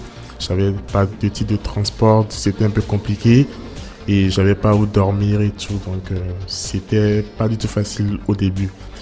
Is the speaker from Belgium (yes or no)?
no; Togo; moved away as an adult; now in France; je suis togolais. J'ai 25 ans et je suis étudiant à l'Université Lyon 2.